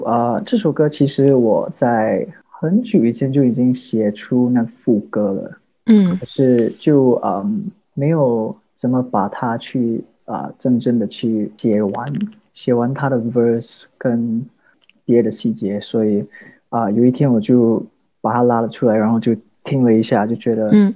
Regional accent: Singapore; 我是来自新加坡的一个创作歌手，就是从小就在新加坡长大

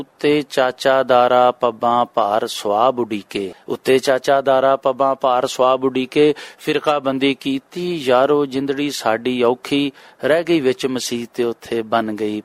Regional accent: Mian Channu, Punjab, Pakistan; ਮੇਰਾ ਤਾਲੁਕ ਮੀਆਂ ਚਨੂ ਨਾਲ ਹੈ, ਜ਼ਿਲ੍ਹਾ ਖਾਨੇਵਾਲ, ਉੱਥੋਂ ਹੀ ਮੈਂ ਮੈਟ੍ਰਿਕ ਕੀਤਾ, ਫਿਰ ਮੁਲਤਾਨੋਂ ਮੈਂ ਡਿਪਲੋਮਾ ਕੀਤਾ, ਫਿਰ ਉਸ ਤੋਂ ਬਾਅਦ ਮੈਂ ਇੱਕ ਨਿੱਜੀ ਅਦਾਰੇ 'ਚ ਲਾਹੌਰ ਜੌਬ ਕਰ ਰਿਹਾ

